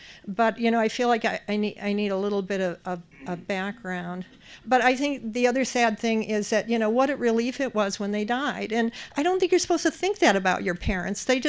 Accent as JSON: {"language": "English", "town": "Cleveland", "region": "Ohio", "country": "United States", "said": "well, you don't have to live in Cleveland. I'm from Cleveland."}